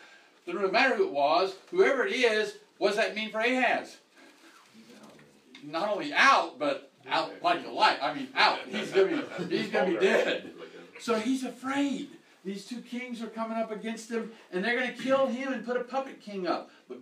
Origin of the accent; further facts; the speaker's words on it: Alabama, United States; See, now I grew up in Alabama, and there we said Shear Jashub.